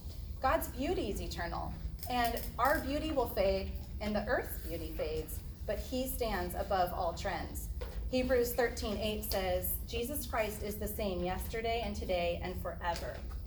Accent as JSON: {"language": "English", "region": "California", "country": "United States", "said": "And I'm from California"}